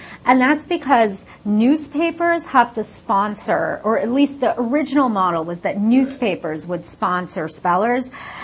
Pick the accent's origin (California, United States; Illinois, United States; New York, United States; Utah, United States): New York, United States; Queens; also born or lived in India; I'm an immigrant. I was born in India. I grew up in Queens, so I mostly grew up in the United States.